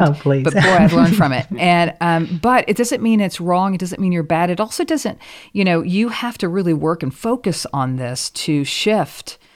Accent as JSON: {"language": "English", "region": "Oklahoma", "country": "United States", "tie": "born or raised there", "said": "One I had to learn is that where actually all of our organs were in our body. Because I was raised in Oklahoma."}